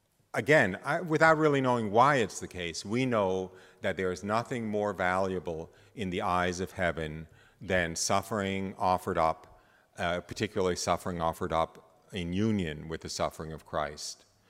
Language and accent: English; United States; we grew up in the United States, we have indoor plumbing, we have electric light, we have central heating